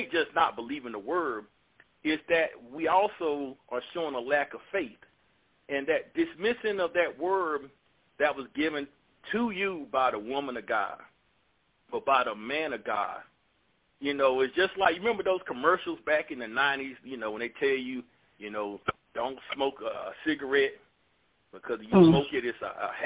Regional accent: the South, United States; I'm originally from the South

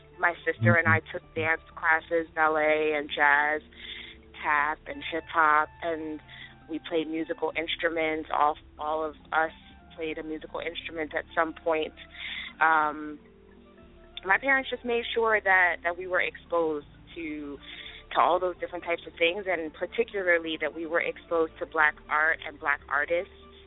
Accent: New Jersey, United States; also born or lived in Maryland; I was born in January of 1983. I was born on Andrews Air Force Base in Maryland. Both my parents were in the Air Force. They met there. They met in the Air Force. And I was born there, and I lived there for about a year before we relocated to New Jersey.

